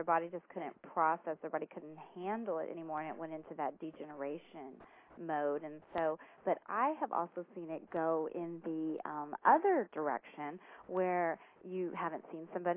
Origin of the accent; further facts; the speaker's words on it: Texas, United States; And so coming from, I'm from Texas, and so meat was very big.